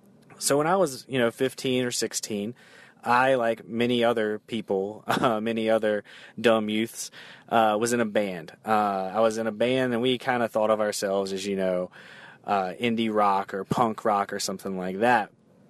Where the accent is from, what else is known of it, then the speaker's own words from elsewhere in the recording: Clifton Forge, Virginia, United States; I'm from Clifton Forge, Virginia. To be more specific, I'm from a little community that's just outside of Clifton Forge.